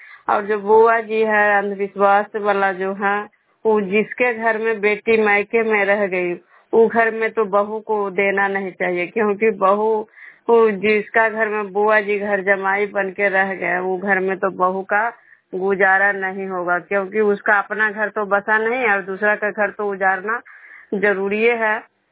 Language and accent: Hindi; Bishnupur, Bihar, India; मैं बिष्णुपुर ग्राम खजरा पंचायत नालंदा जिला रंगनवसा प्रखंड के निवासी हूँ।